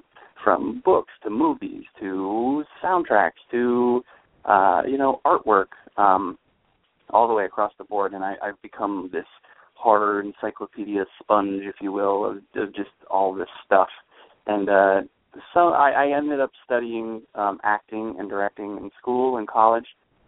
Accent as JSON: {"language": "English", "region": "Vermont", "country": "United States", "tie": "born or raised there", "said": "She grew up in Connecticut, and I grew up in Vermont"}